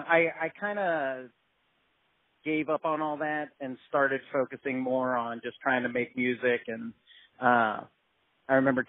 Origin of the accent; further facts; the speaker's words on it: Virginia Beach, Virginia, United States; They're from Virginia Beach. I'm from Virginia Beach, in my hometown, and you got to come check it out.